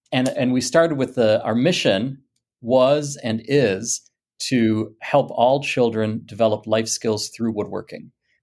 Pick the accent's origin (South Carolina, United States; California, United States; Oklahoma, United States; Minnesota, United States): Minnesota, United States; St. Paul; I grew up in St. Paul, Minnesota, and I was just not a good, I was that kid who could not sit still